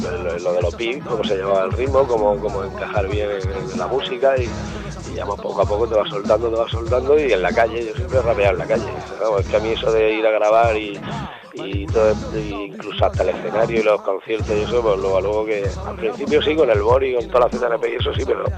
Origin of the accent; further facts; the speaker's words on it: Murcia, Region of Murcia, Spain; soy de Murcia … de la ZNP